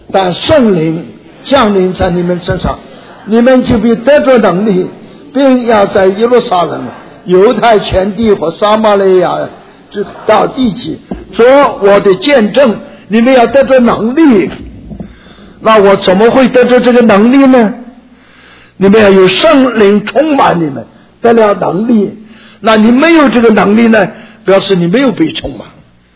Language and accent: Chinese; China; 我们中国人讲，乡下人常常讲，狗肚子里挖不出什么，挖不出猪油出来。